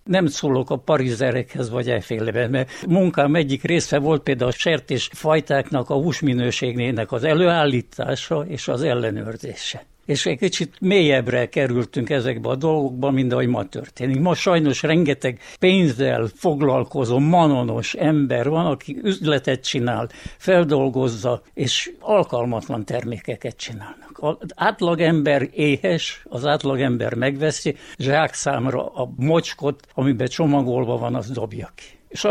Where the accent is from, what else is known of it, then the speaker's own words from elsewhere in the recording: Transylvania, Romania; Erdélyhez vagyunk ragadva, az erdélyi gazda mellett nőttünk fel.